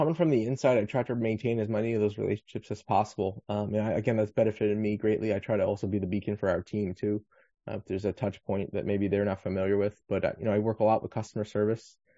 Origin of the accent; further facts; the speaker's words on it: Flushing, New York, United States; So, born and raised in Flushing, Queens, huge Met fan. It was part, big part of my DNA growing up, blue and orange, but, born and raised in Flushing, Queens.